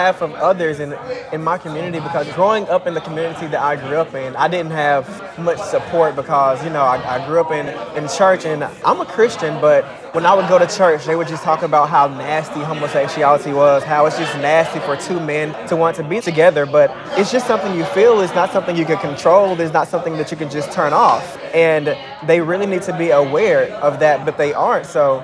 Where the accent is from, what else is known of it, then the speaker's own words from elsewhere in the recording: Jackson, Mississippi, United States; from Jackson, Mississippi.